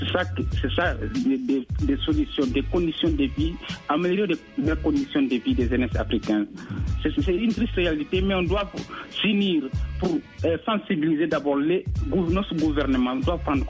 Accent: Guinea; moved away as an adult; now in Angola

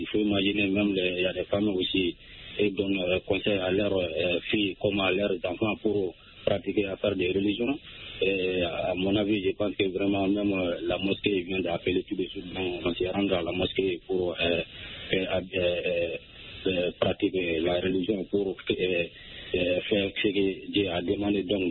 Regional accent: Sonou, Koulikoro, Mali; je suis toujours dans mon village natal à Sonou, qui est 35 km de Bamako.

